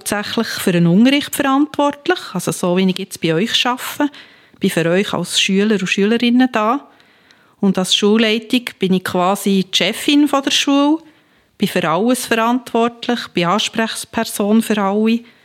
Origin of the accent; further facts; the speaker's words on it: Biel, Bern, Switzerland; Ich bin in Biel geboren und aufgewachsen, wohne seit 32 Jahren in Möhringen